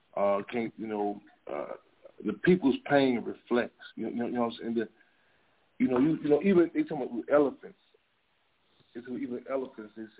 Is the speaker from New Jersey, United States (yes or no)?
no; Chicago, Illinois, United States; I live down south. I'm from Chicago.